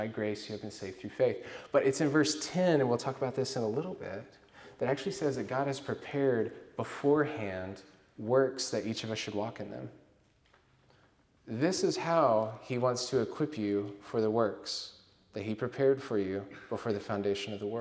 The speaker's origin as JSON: {"language": "English", "town": "Sulphur", "region": "Oklahoma", "country": "United States", "said": "I'm from Sulphur, Oklahoma. Many of you guys know that. It's a small town. Most of my friends growing up, they were hunters."}